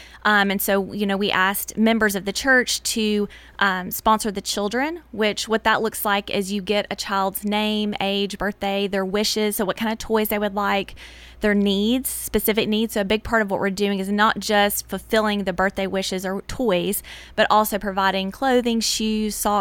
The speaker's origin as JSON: {"language": "English", "town": "Murfreesboro", "region": "Tennessee", "country": "United States", "tie": "born or raised there", "said": "Nathan and I grew up in Murfreesboro, went to Blackman High School."}